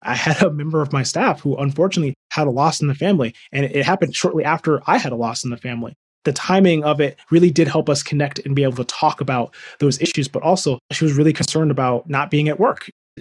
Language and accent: English; Detroit, Michigan, United States; born there; I was born in Detroit, Michigan, and I've talked on some other previous podcasts about my life growing up